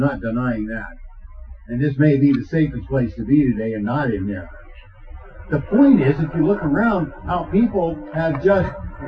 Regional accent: United States; And as an American, a citizen of the United States of America, it's actually encouraged by the Constitution

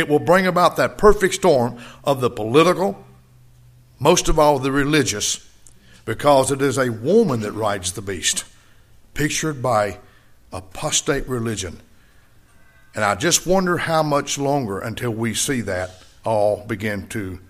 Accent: Mississippi, United States; I grew up in Itawamba County. Fulton is the county seat of Itawamba County.

